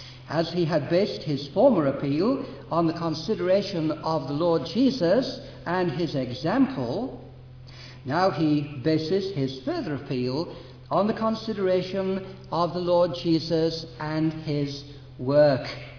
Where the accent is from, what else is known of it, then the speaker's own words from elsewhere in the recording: Yorkshire and the Humber, United Kingdom; As the Yorkshireman I say, tut tut too.